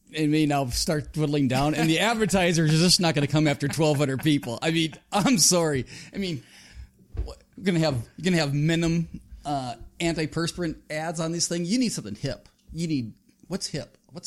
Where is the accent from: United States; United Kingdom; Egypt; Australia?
United States; I have no, really, I'm just an American guy. I know nothing about soccer.